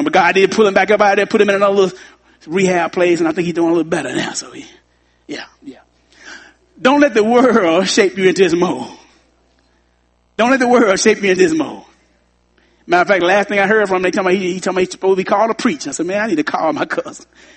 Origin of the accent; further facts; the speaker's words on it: Arkansas, United States; I'm from Arkansas. We kind of grew up together, and you know, we all grew up in the church.